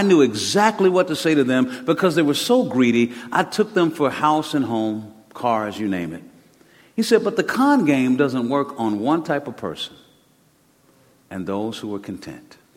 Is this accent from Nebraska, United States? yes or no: no; Georgia, United States; also born or lived in Texas; My mother, we're from Georgia, but we ended up in Texas, and my mother was pregnant with me at 16 years old.